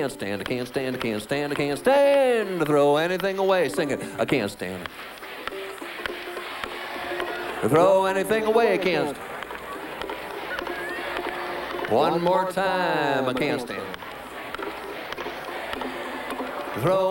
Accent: Missouri, United States; an old boy that I grew up with back in Missouri.

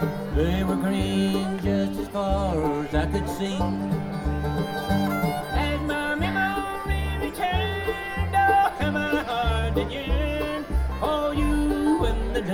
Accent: Pennsylvania, United States; We grew up in Pennsylvania, but Mitchell County, North Carolina, that's where our ancestors are from.

